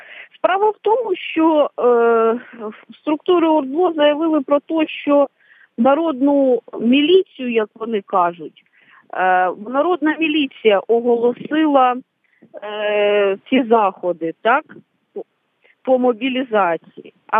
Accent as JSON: {"language": "Ukrainian", "region": "Donetsk Oblast", "country": "Ukraine", "said": "я родом з Донецької області, яка зараз є, ця територія не підконтрольна з тої частини."}